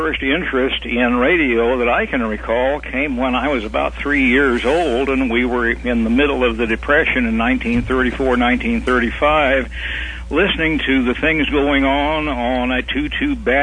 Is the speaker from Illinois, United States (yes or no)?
yes; Hettich, Illinois, United States; In central Illinois in a little tiny town called Hettich, Illinois.